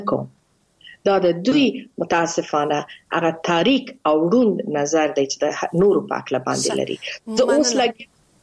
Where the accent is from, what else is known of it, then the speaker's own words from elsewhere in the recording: Afghanistan; افغانستان زما کور دی زما ملک دی زما هویت دی زما تاریخ دی زه د هغه سره تعلق لرم